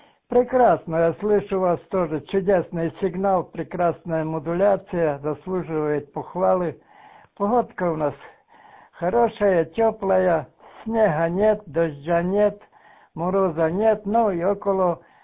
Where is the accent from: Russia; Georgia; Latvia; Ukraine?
Ukraine; Zakarpattia Oblast; я сам родом с Виноградовщины, там поближе к румынской границе